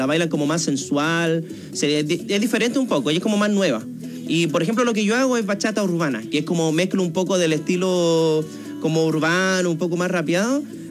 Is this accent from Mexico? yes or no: no; San Antonio, Valparaíso, Chile; now in Santiago, Chile; De San Antonio, sí, vengo de San Antonio, quinta región ahí en la costa. Nada, genial. Ahora vivo en Santiago. ¿Ya? Claro, el último año me vine a vivir a Santiago